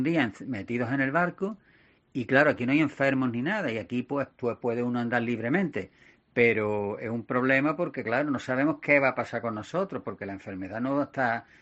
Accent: Spain; somos bastantes personas, somos 180 españoles

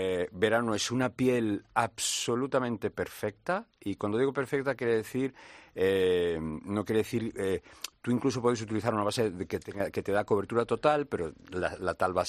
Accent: Portugal; nosotros, que somos bronceados, que vamos a la playa, que tenemos este sol, y yo digo nosotros porque soy portugués y también lo tengo allí, y estoy bronceado.

